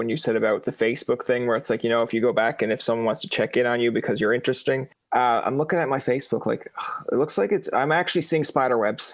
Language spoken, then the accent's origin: English; Newfoundland and Labrador, Canada; I'm from Newfoundland.